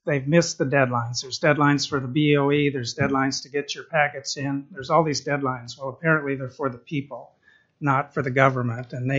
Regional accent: Haines, Alaska, United States; I'm from Haines.

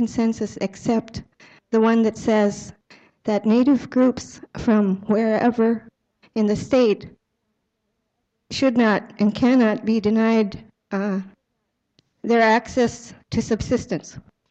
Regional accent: Unalakleet, Alaska, United States; I'm an Inupiaq person, and I was born and brought up in Unalakleet.

